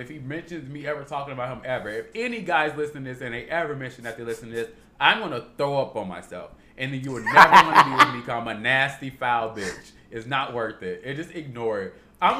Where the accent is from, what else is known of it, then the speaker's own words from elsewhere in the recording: Chicago, Illinois, United States; I had told her, I was like, oh yeah, I'm from Chicago.